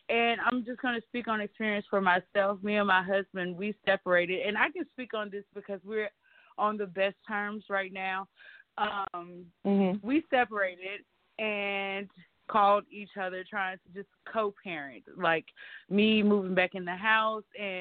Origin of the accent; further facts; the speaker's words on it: Louisiana, United States; I'm from Louisiana, but I had to pitch in for a second.